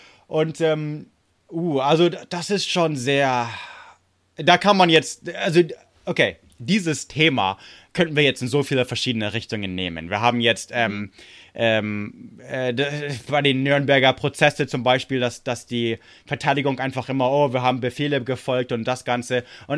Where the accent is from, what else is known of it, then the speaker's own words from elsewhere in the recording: United States; ich bin Amerikaner